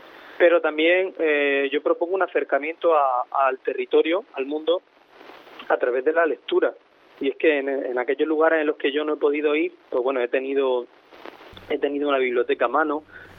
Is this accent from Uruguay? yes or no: no; Lorca, Region of Murcia, Spain; now in Seville, Spain; Pero yo soy de Lorca, una ciudad que está en el occidente murciano, pegada a Andalucía.